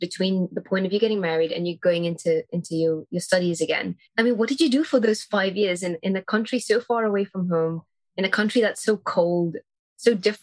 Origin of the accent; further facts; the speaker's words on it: Gibraltar; technically I'm from Gibraltar, which is also a British country. So I was born and raised there. I have a British passport.